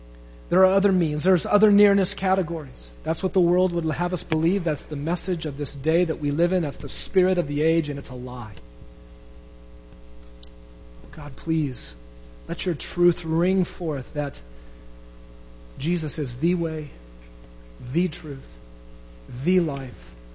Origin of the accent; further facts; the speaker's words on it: United States; I must be a Christian, I'm an American.